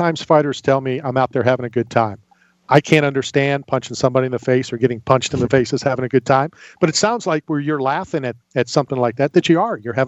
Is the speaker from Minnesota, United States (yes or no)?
no; Philadelphia, Pennsylvania, United States; born there; I was born in Philadelphia. I love the city, even though I don't live here anymore.